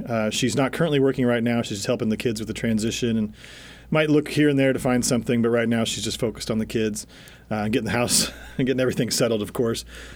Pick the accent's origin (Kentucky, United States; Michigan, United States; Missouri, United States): Missouri, United States; Chillicothe; Chillicothe, Missouri. Way up north.